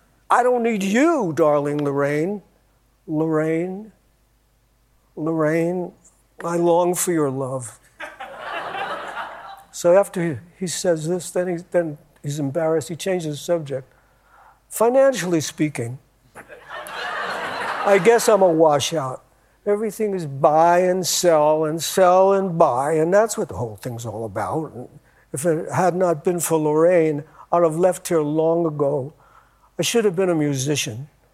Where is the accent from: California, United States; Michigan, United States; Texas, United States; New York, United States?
New York, United States; Schenectady; Oh, I'm from Schenectady, New York. But no, I'm from New York.